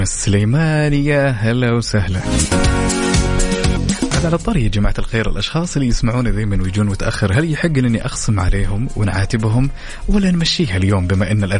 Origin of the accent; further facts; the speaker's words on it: Medina, Medina Province, Saudi Arabia; سنوات جدا طويلة قضيتها بالمدينة المنورة، يعني تربيتي بنسبة 90% وطفولتي كلها كانت بالمدينة المنورة